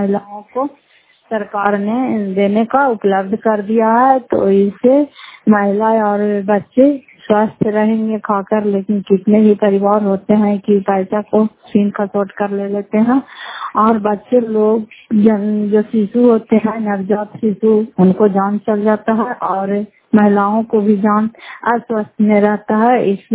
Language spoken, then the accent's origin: Hindi; Fatehpur, Bihar, India; घर फतेहपुर पंचायत मकरौता जिला मुवंदा करा पचरा ब्लॉक की निवासी हूँ।